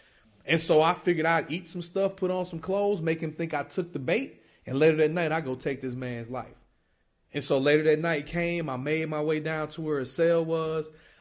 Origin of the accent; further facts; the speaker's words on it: East St. Louis, Illinois, United States; this little kid who was born and raised in East St. Louis, Illinois, a little small, poor town right across the Mississippi River from St. Louis, Missouri, to an Italian mother and a black father in an area that was all black.